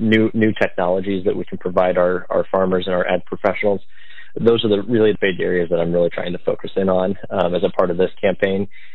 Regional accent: Polk City, Iowa, United States; And I'm originally from Polk City. I graduated from North Polk High School, and I am currently a student at Drake.

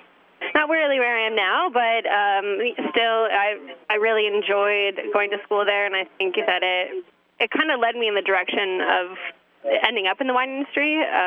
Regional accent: Rochester, New York, United States; No, I'm actually from just outside of Rochester. So I grew up kind of close to the Finger Lakes, but never really thought I'd come back here.

